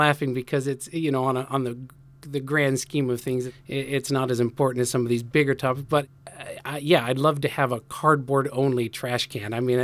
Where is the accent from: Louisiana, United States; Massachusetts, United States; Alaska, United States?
Alaska, United States; now in Wrangell, United States; Born and raised in Alaska. I grew up on the Kenai Peninsula. I moved to Wrangell, I think, full-time 2013.